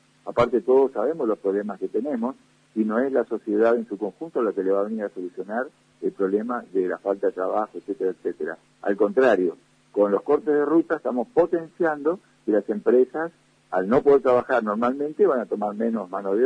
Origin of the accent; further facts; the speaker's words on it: Argentina; Ambos somos somos ciudadanos argentinos